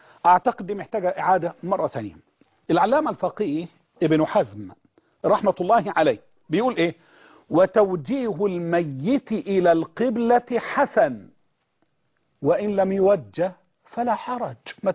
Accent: Egypt; احنا عندنا في مصر

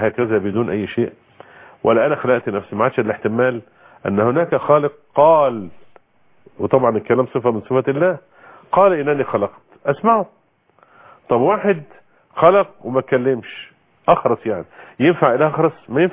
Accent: Egypt; لما يتعمل أبحاث عن حبة السودة هنا عندنا في مصر تبقى أفضل

